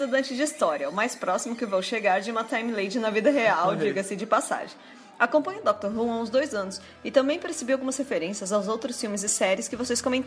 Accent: Alfenas, Minas Gerais, Brazil; tenho 20 anos, sou de Alfenas, Minas Gerais.

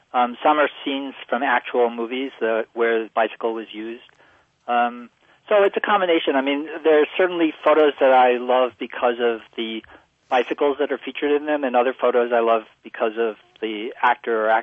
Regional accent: Manhattan, New York, United States; I grew up in New York, in Manhattan, and learned to ride when I was a kid.

